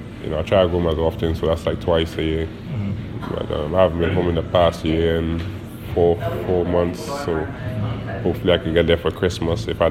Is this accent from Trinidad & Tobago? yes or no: yes; Rio Claro, Trinidad & Tobago; I'm from Rio Claro, mm-hmm.